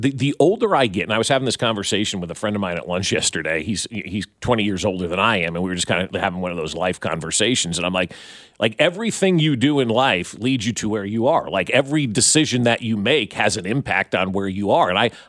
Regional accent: New Jersey, United States; I grew up in New Jersey.

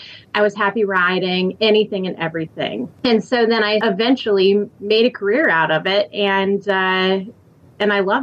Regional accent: Tennessee, United States; And I'm from Tennessee, so I am not a fan of the cold still.

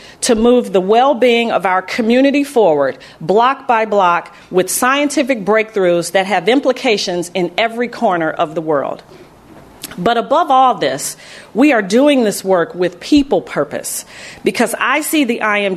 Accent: Illinois, United States; as prevalent today as it was when I was a young elementary school girl growing up in South Shore and as a teenager attending high school on the West Side.

